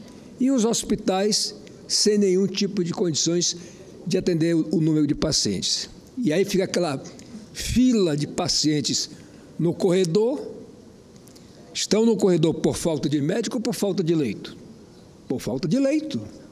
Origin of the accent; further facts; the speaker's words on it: Roraima, Brazil; Me formei em Belém, sou natural do estado de Roraima, voltei para lá por uma questão sentimental.